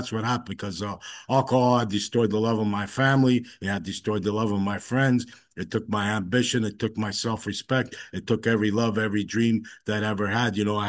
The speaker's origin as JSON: {"language": "English", "town": "Toronto", "region": "Ontario", "country": "Canada", "tie": "born or raised there", "said": "I grew up in the East End of Toronto. I'm the oldest of four kids. I grew up in an Italian family"}